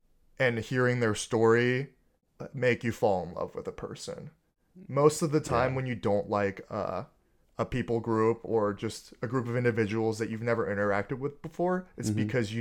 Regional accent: Georgia, United States; So I'd say growing up in Georgia, I think there was a keen awareness of Black racism

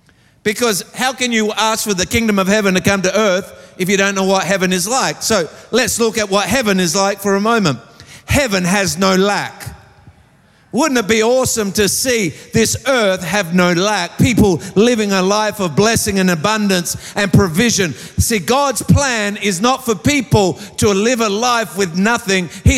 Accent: Australia; as an Australian, I have rights.

